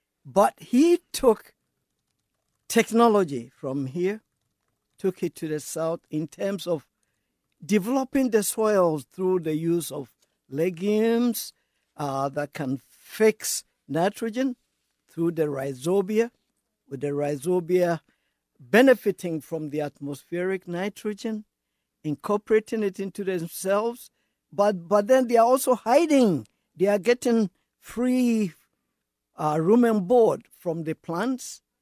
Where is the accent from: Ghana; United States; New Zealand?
Ghana; I'm from Ghana originally